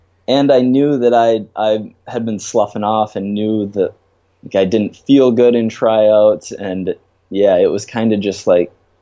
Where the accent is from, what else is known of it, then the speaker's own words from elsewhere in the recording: Minnesota, United States; now in New York City, United States; I live in New York City. I grew up in Minnesota and fell in love with fitness specifically when I was in eighth grade